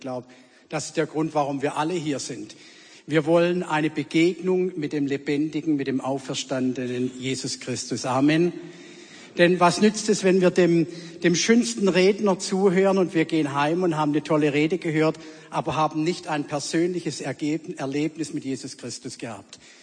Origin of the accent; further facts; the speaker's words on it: South Germany, Germany; accent: Swabian; Ich war in einem christlichen Elternhaus aufgewachsen in Süddeutschland. Meine Frau sagt zwar, ich spreche kein Schwäbisch, aber für euch mag das so klingen, dass man das Schwäbisch durchhört.